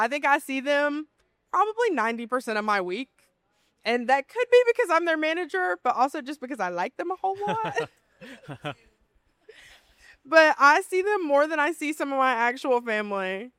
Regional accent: Spruce Pine, Alabama, United States; I am from Spruce Pine.

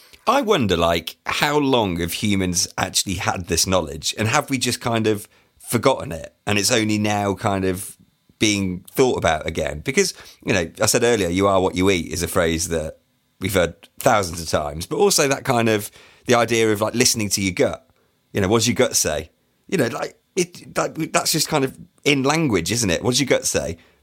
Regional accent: North West England, United Kingdom; And as I'm also from Lancashire, hey, I feel they are a bit more personable to me.

